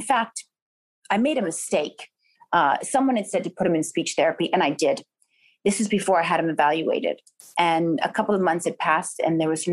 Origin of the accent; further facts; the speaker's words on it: New York, United States; now in California, United States; I'm a New Yorker. I love New York so much. But now having kids, I think it's easier, you know, for them in California.